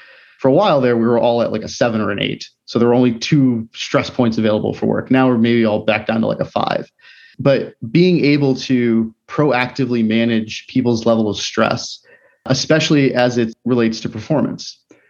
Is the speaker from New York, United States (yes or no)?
no; Florida, United States; also born or lived in Boston; It's kind of like in Boston, I grew up in Florida, so this was a weird thing to me.